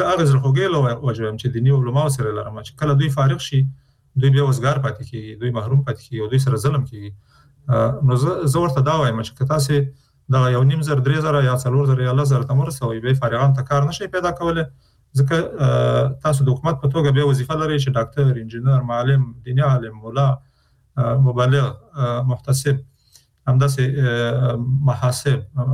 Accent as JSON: {"language": "Pashto", "country": "Afghanistan", "said": "نو چون موږ د افغانستان خلک یو د افغانستان په هر فرد که هغه نظام کې که بیرون دی"}